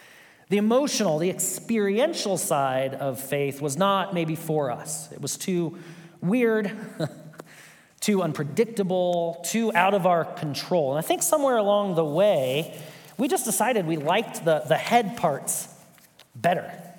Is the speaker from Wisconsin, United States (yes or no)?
no; Lincoln, Nebraska, United States; If you don't know me, I am from Lincoln, Nebraska. Go Big Red.